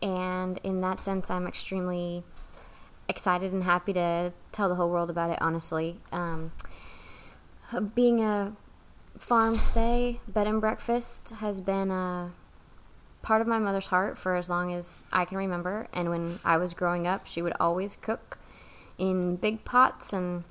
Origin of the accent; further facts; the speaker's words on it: New England, United States; I grew up in New England, and even though I'm not sure anyone else in our town nor county had chickens and ducks in their backyard, my mother did.